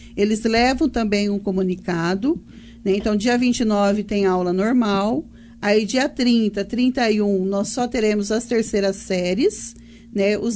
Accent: Fernando Prestes, São Paulo, Brazil; Eu sou de Fernando. Estudei na Fazenda Zaniboni.

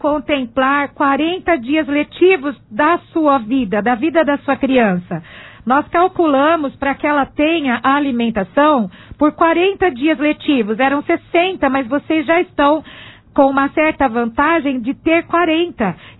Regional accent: Monte Alto, São Paulo, Brazil; essa população de Monte Alto, que é a minha terra, né? A nossa terra.

